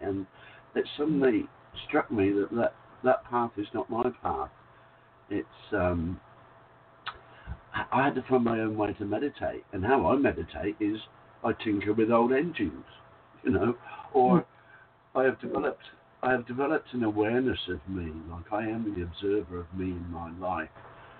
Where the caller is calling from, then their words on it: Whitsunday Islands, Queensland, Australia; Hey, g'day. … from the Whitsunday Islands in Australia.